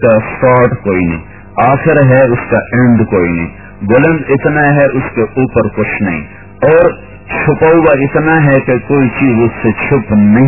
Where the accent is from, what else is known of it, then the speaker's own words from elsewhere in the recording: Pakistan; born there; نہ میں پاکستان میں پیدا ہوا نہ یہ ہندوستان میں اپنی چاہت سے پیدا ہوا